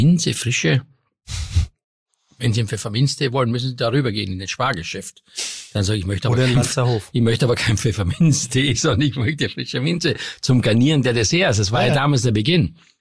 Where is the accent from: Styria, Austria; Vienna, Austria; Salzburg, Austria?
Styria, Austria; Ich komme aus der Steiermark und ich habe natürlich das Fundament der Küche gelernt